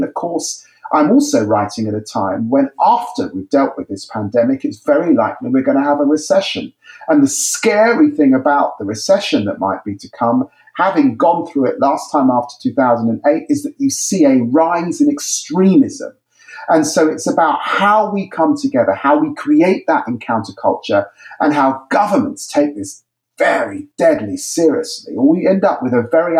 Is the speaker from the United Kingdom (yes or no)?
yes; England, United Kingdom; I'm English, and I'm proud to be Caribbean. I'm proud to be a Spurs supporter. And as I sit here speaking to you in London